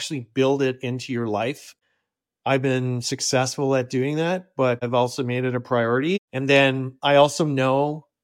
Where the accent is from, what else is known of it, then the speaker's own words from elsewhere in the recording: Ontario, Canada; I was raised in Northern Ontario, so I'm really happy about that.